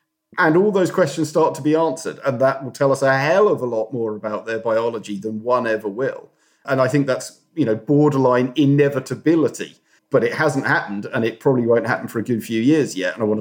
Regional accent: United Kingdom; No, I am. I'm British. You don't promote yourself.

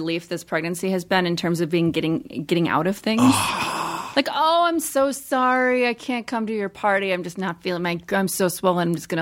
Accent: Midwest, United States; Like, I grew up in the Midwest. I went to Catholic school

